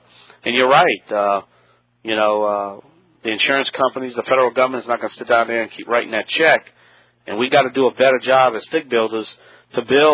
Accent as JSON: {"language": "English", "region": "Louisiana", "country": "United States", "said": "I know I'm Cajun. I'm probably murdering your name."}